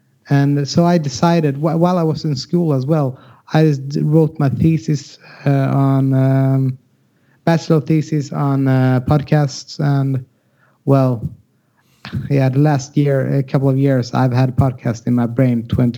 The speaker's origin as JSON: {"language": "English", "country": "Sweden", "first_language": "Swedish", "second_language": "English", "said": "And I would like to say sorry for all the listeners for my English. My first language is Swedish, so I'll try to talk with the best English that I have."}